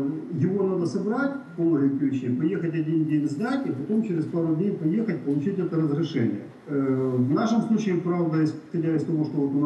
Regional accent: Crimea, Ukraine; Я родился и вырос в Крыму. Там остались мои родители и моя сестра.

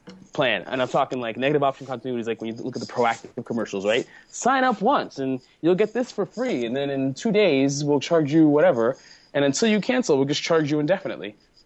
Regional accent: United States; I'm going to say our because we're all American

